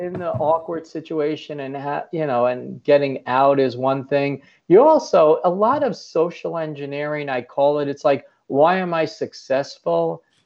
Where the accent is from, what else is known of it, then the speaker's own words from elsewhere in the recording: Brooklyn, New York, United States; I grew up in Brooklyn, New York.